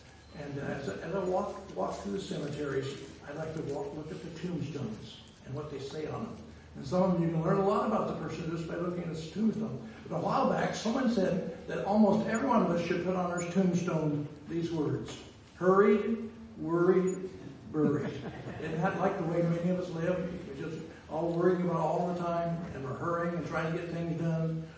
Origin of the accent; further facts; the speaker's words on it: Oregon, United States; moved away as an adult; also born or lived in Idaho / Saskatchewan; I'm an American. I was born in Idaho, but lived in Oregon until my 19th birthday when I went to Bible school in Saskatchewan.